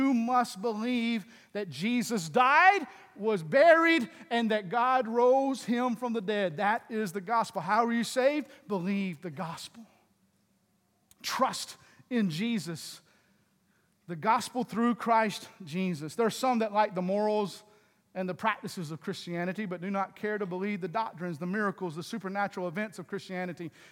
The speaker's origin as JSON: {"language": "English", "region": "North Carolina", "country": "United States", "accent": "North Carolina", "said": "I just got to make sure you understand my North Carolina accent."}